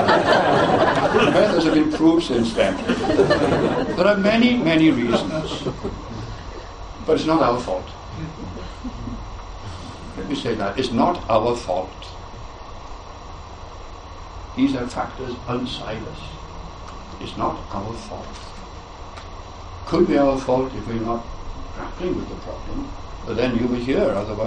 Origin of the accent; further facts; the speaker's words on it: Port Talbot, Wales, United Kingdom; When I was growing up in Port Talbot, I went to a non-Catholic grammar school.